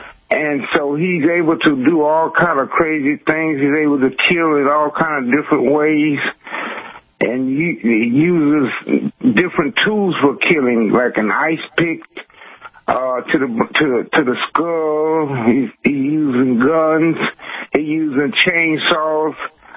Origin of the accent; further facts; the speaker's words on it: New York, United States; I grew up in Harlem, New York, and I used to walk 2 blocks down to 125th Street to this movie called The Sunset.